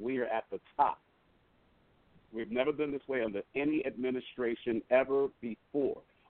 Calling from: Pennsylvania, United States; I'm calling from Pennsylvania.

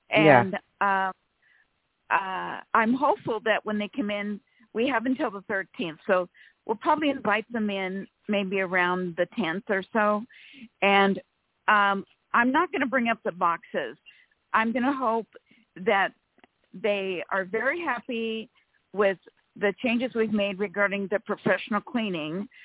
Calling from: California, United States; Hi, ladies. … from California.

